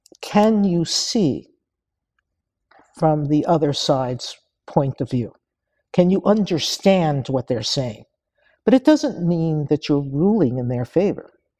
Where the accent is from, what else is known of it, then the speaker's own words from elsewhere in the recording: New York City, New York, United States; born there; I was born a citizen. I was born in New York City, but putting that aside